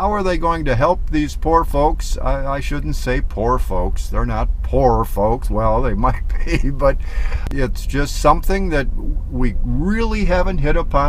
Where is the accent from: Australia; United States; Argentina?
United States; Michigan; now in Tucson, United States; I'm from Michigan, and this time of year, if there's a sunshiny day, oh my gosh, it's just something to rejoice over.